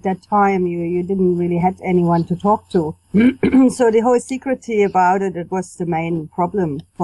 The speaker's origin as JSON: {"language": "English", "region": "East Germany", "country": "Germany", "tie": "born or raised there", "said": "I grew up in East Germany"}